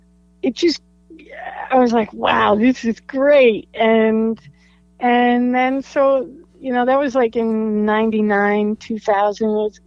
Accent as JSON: {"language": "English", "region": "New Jersey", "country": "United States", "lives_now": "Long Island, United States", "said": "I'm from New Jersey originally."}